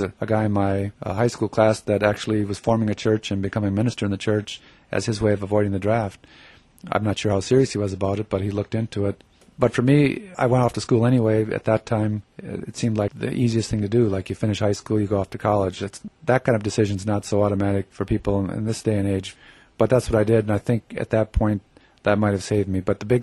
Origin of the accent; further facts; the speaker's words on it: Eau Claire, Wisconsin, United States; I grew up in Eau Claire, and we were isolated from a lot of the big things happening.